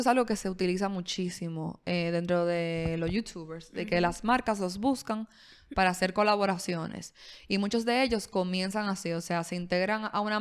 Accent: Santiago de los Caballeros, Santiago, Dominican Republic; Nosotras somos de Santiago, de los Caballeros.

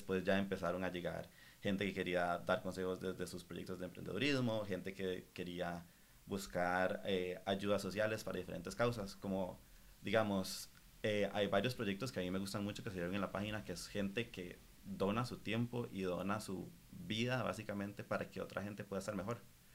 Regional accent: Costa Rica; yo soy una persona, yo soy un tico igual que usted

